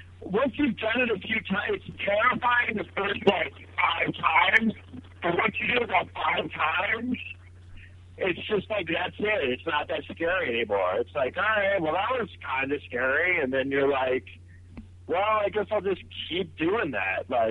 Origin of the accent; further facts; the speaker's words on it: Manhattan, New York, United States; I grew up in Manhattan, and I was always really funny